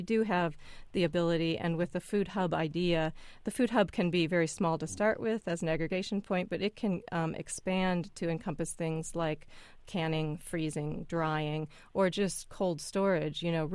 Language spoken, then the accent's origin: English; Eureka, United States; And I live near Eureka. I grew up near Eureka. I went to Eureka High School.